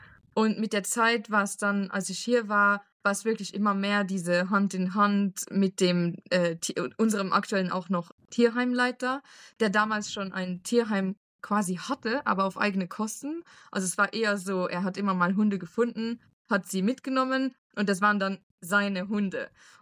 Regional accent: Luxembourg; now in Romania; Ich komme aus Luxemburg ursprünglich und ich wohne jetzt seit 5 Jahren in Rumänien.

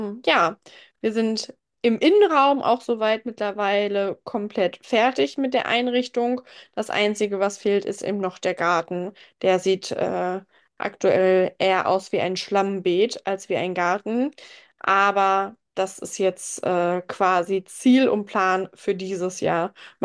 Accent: Hagen, North Rhine-Westphalia, Germany; also born or lived in Wuppertal; Wir sind dann von Wuppertal zurück nach Hagen gezogen. Ich komme gebürtig aus Hagen und bin tatsächlich auch in dasselbe Haus zurückgezogen.

